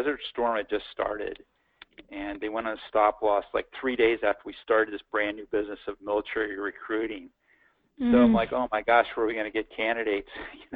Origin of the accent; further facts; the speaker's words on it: Pittsburgh, Pennsylvania, United States; so I was from the Pittsburgh area, and I requested and got Navy recruiting in Pittsburgh